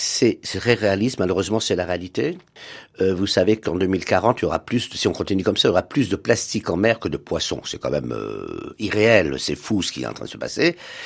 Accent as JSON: {"language": "French", "town": "Paris", "region": "Île-de-France", "country": "France", "tie": "born there", "said": "je suis né à Paris il y a très longtemps, de parents kabyles."}